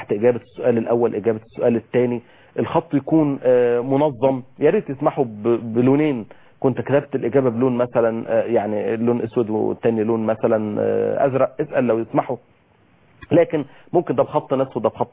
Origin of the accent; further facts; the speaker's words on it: Egypt; ودي مشكله يعني من ضمن النكات اللي بتتقال عندنا في مصر